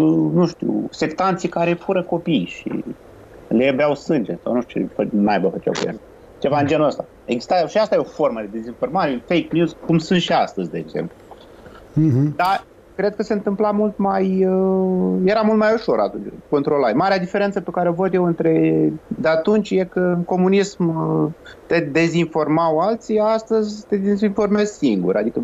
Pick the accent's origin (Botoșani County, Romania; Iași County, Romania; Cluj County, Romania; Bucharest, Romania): Iași County, Romania; Doroșcani; în sat la mine, unde am crescut, în Doroșcan, de exemplu, undeva lângă Iași